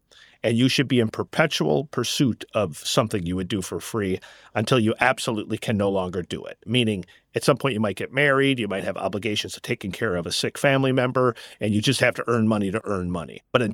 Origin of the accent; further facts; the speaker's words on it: Oshkosh, Wisconsin, United States; moved away as an adult; now in Washington, United States; I grew up in Oshkosh, Wisconsin, small town, great parents, great family. When I moved out to D.C., I was just so intimidated.